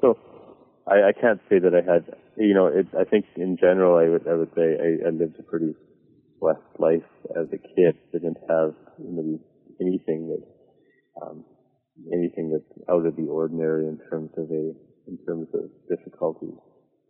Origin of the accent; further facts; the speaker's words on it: Calgary, Alberta, Canada; I grew up in Calgary, which is in Alberta, which is one province over from BC. It's just north of Montana.